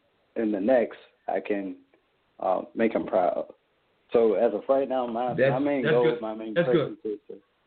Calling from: Newport News, Virginia, United States; I'm from Newport News, Virginia.

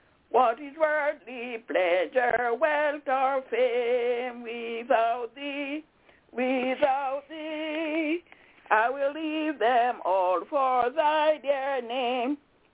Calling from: Albany, New York, United States; I'm calling from Albany, yes, in New York.

